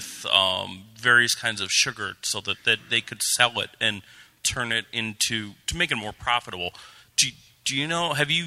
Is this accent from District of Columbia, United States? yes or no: no; Detroit, Michigan, United States; We're from the Detroit area.